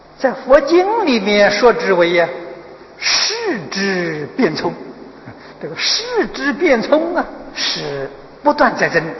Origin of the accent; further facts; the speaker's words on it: China; 我们中国人的记载啊